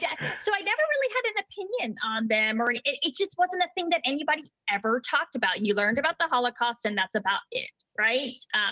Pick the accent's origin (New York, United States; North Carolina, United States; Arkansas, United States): North Carolina, United States; like you said, I grew up in North Carolina, and I never heard any of this stuff.